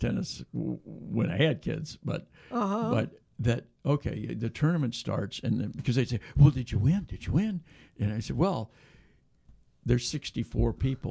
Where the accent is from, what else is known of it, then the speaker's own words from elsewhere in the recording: United States; And I'm not very interested in soccer because I'm an American.